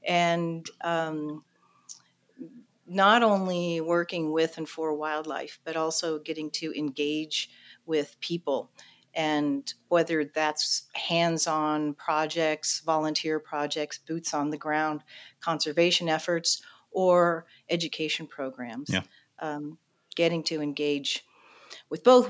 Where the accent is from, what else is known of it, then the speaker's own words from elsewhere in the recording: Philippines; born there; also born or lived in Texas / Thailand / Arizona; I was an Air Force brat, and I was born in the Philippines, lived in Texas, lived in Thailand, lived in, we were stationed in Arizona many years ago when there was Williams Air Force Base.